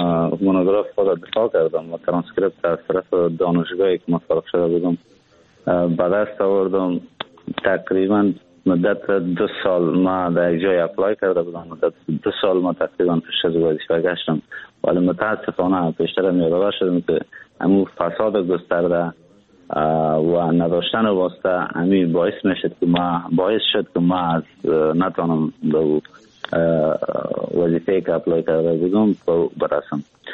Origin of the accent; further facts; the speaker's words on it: Afghanistan; moved away as an adult; now in Turkey; من تقریبا مدت یک ماه یا کمتر میشه که از افغانستان بیرون آمدم، بیرون شدم، بلند هم به ترکیه بسر میبرم